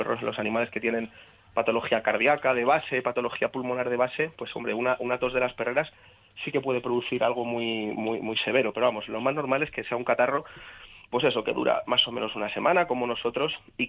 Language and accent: Spanish; Panama; born there; nació en Panamá como yo, la finca donde vivieron su familia está en mi pueblo